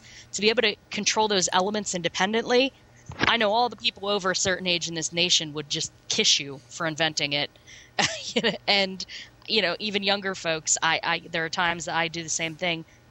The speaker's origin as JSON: {"language": "English", "town": "Pittsburgh", "region": "Pennsylvania", "country": "United States", "tie": "born or raised there", "said": "I mean, I grew up in Pittsburgh. I'm a Pittsburgh girl."}